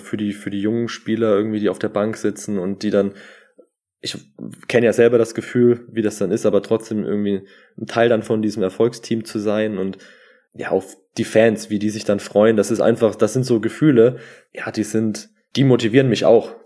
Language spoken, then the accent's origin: German; Bayreuth, Bavaria, Germany; Und ich komme ja aus Bayreuth ursprünglich